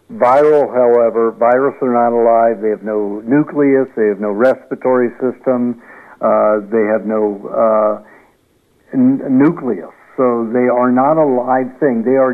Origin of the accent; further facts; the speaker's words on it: Tennessee, United States; I grew up in Tennessee.